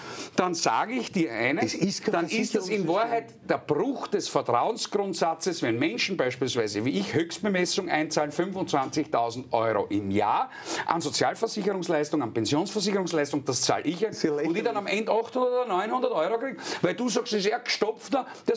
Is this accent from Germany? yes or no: no; Graz, Styria, Austria; in meiner Heimatstadt in Graz